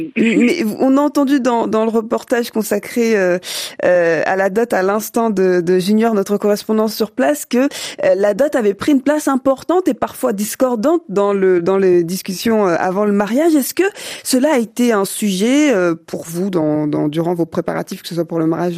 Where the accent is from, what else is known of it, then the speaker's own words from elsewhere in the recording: Senegal; Chez nous, au Sénégal, on dit mouigne.